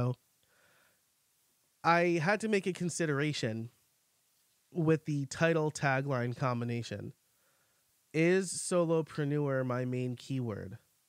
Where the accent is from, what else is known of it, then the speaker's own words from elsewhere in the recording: New York, United States; accent: New York; throw my New York accent all over that.